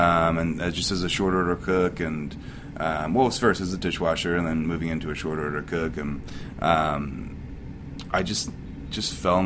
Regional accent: New Jersey, United States; Yeah, South Jersey. Like 30 minutes south of Philly.

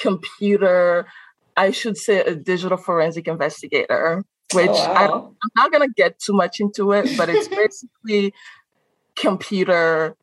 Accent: Benin; moved away as an adult; now in United States; And I grew up in Benin. I grew up there. Spent about 20 years there before moving to the U.S. And when I came to the U.S. back in 2018

